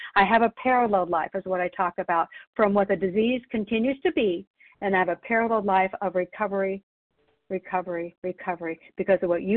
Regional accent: Canby, Oregon, United States; I'm from Canby, Oregon

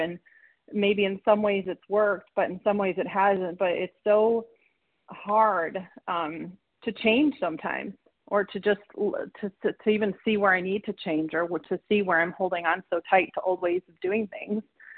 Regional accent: Michigan, United States; Hi. Good morning. … from Michigan, the compulsive overeater.

